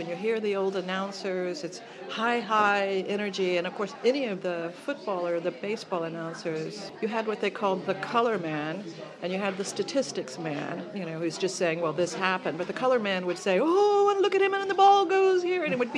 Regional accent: Hollywood, California, United States; Well, I come from Hollywood. I actually live underneath the Hollywood sign, under the third O.

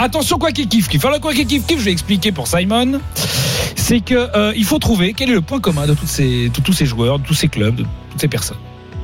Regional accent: Paris, Île-de-France, France; born there; Je suis né à Paris.

